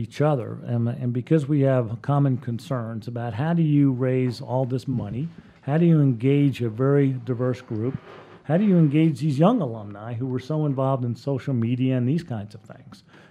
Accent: Tampa, Florida, United States; I'm from Tampa, Florida. No way am I going to Pittsburgh.

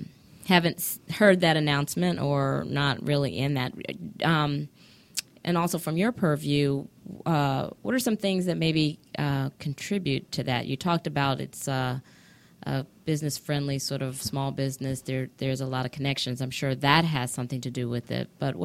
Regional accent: Washington, District of Columbia, United States; now in Atlanta, United States; So I'm originally from Washington, D.C. I went to school here, so most of my adult life has been here in Atlanta.

